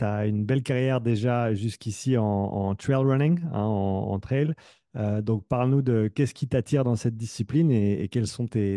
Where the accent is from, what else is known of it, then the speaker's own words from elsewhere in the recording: Switzerland; je suis suisse, j'habite en Suisse, pas loin de Lausanne d'ailleurs.